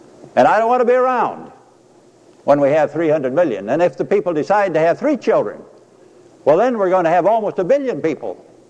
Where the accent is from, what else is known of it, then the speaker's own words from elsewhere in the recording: Washington, United States; I come from the Puyallup Valley up there in the Pacific Northwest, which has the most fertile, beautiful soil to raise the vegetables of all kinds.